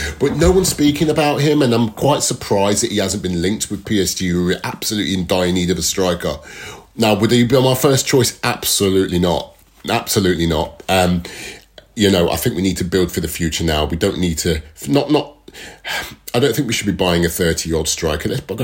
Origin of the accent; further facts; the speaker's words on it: England, United Kingdom; being an Englishman and living in the UK